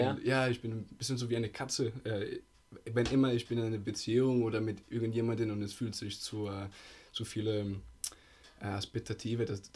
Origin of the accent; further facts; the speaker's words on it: Namibia; also born or lived in Ticino, Switzerland / South Africa; now in Switzerland; Ich bin Schweizer geboren, aus Tessin. Aber bin, seitdem ich 6 Jahre bin, in südlichen Afrika aufgewachsen.